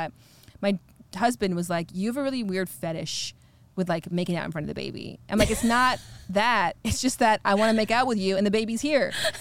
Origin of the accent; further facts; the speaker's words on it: Canada; I'm from Canada